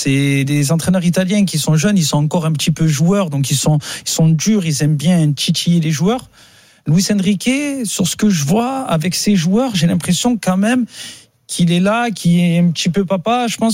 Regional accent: Marseille, Provence-Alpes-Côte d'Azur, France; Ce n'est pas parce que je suis Marseillais que je dois critiquer

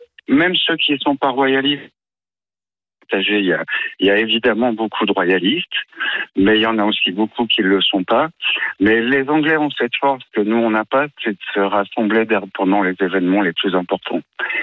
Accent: France; now in United Kingdom; moi, je suis français, je suis pas britannique, même si j'ai vécu depuis très longtemps. Malgré tout, je suis français

